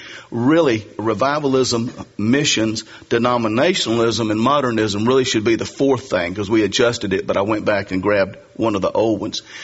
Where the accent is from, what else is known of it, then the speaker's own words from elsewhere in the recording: North Carolina, United States; accent: Southern; Obviously, I'm a Southerner. I don't think that fact escaped many of you in hearing my accent. I'm not ashamed of being a Southerner and a North Carolinian.